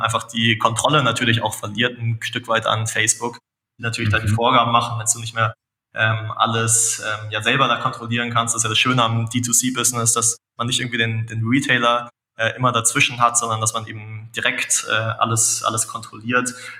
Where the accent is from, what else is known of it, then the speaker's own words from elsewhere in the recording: Munich, Bavaria, Germany; als Münchner muss man ja fast sagen, irgendwie ein gutes Weißwurstfrühstück, das ist schon was Leckeres